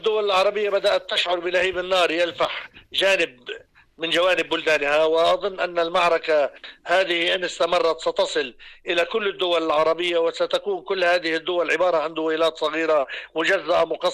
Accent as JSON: {"language": "Arabic", "country": "Lebanon", "said": "والخطر الجامح الذي يتشكل علينا كلبنانيين"}